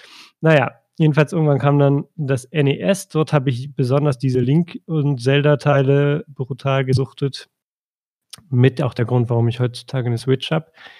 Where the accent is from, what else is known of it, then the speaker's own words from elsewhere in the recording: East Germany, Germany; ich bin im Osten aufgewachsen und wir waren noch relativ DDR. Ich nach meiner Geburt, auch wenn die DDR, als ich 2 war, nicht mehr existierte, es hört ja nicht sofort auf.